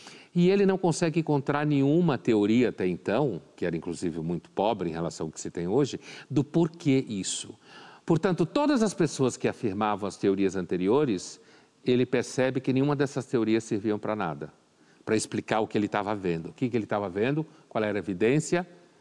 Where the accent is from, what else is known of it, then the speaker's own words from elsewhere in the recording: Brazil; Eu lembro da minha adolescência, da minha infância no Brasil